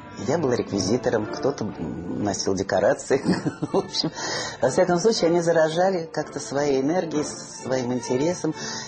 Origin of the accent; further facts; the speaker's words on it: Moscow, Russia; И я никак не понимала, как я вот москвичка и так далее, простую девку буду играть, простую семью.